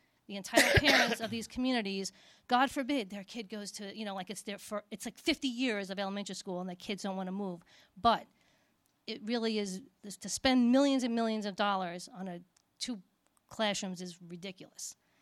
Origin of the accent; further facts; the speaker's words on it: Half Hollow Hills, New York, United States; But I'm from Half Hollow Hills, and we had 7 elementary schools.